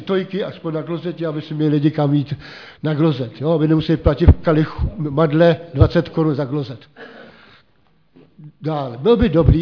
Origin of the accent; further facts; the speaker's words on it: Strakonice, South Bohemian Region, Czechia; jsem ze Strakonic.